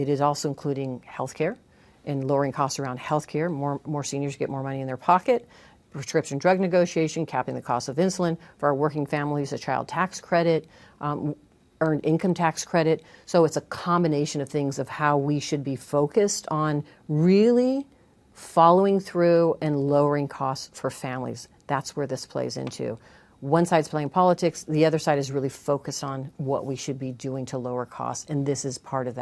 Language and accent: English; Nevada, United States; I come from Southern Nevada, organized labor family.